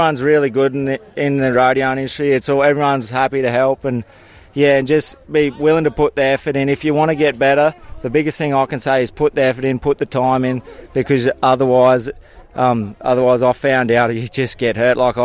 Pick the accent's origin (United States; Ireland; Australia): Australia; Inverell, New South Wales; and I'm from Inverell, New South Wales.